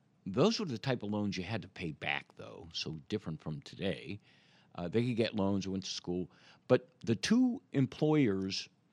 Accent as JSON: {"language": "English", "town": "Chicago", "region": "Illinois", "country": "United States", "tie": "born or raised there", "said": "Where I grew up, I grew up in Chicago, in part of the city, most of my neighbors, the vast majority, fit into a couple of categories."}